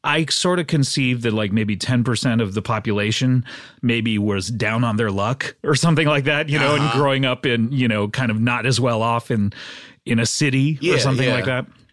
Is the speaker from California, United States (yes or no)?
yes; Orange County, California, United States; also born or lived in Savannah, United States; I grew up right here in California in the wonderful county of Orange County.